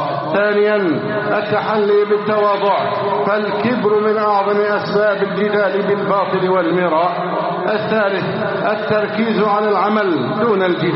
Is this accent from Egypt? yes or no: yes; Egypt